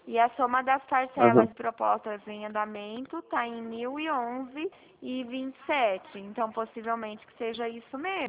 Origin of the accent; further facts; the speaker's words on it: São Paulo, Brazil; Eu sou do interior de São Paulo.